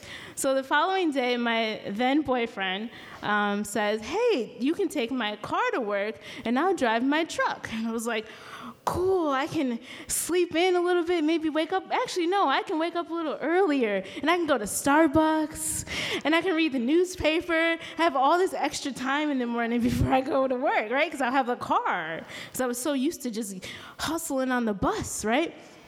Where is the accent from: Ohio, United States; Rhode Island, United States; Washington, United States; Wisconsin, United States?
Wisconsin, United States; Milwaukee; I grew up in Milwaukee with my mom, and my mom didn't drive either. So everywhere we went, we took the bus.